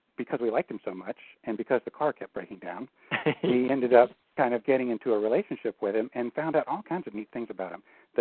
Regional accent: Appalachia, United States; I grew up in Appalachia on the East Coast, and the same thing there.

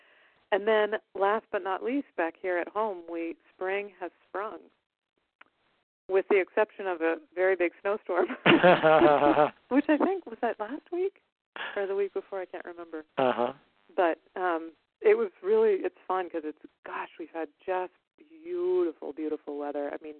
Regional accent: United States; in terms of just us walking up as an American person, you know, in our accent and that kind of thing, very difficult to have a conversation.

